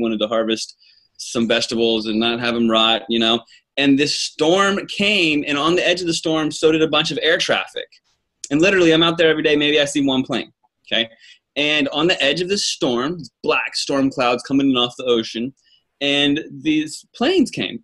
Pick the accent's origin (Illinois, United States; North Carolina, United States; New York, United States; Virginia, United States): Virginia, United States; I grew up in Virginia, and I lived a normal life. I'm a normal guy from Virginia.